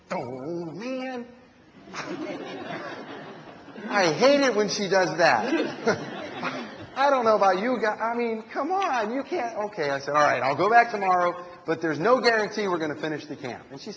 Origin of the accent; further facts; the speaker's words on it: United States; And I, being an American, and I planned this